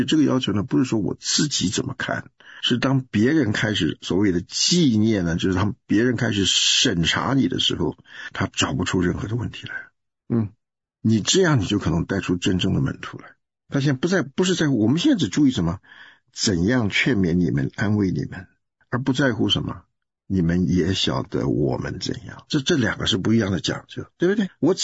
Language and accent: Chinese; Taiwan; moved away; 我是台湾来的，